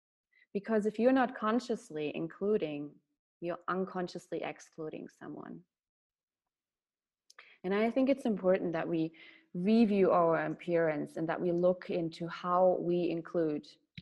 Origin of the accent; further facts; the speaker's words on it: Germany; I have migrant background, my parents are from Serbia. I was born and raised in Germany. Now I do have German citizenship, but a couple of years back I didn't.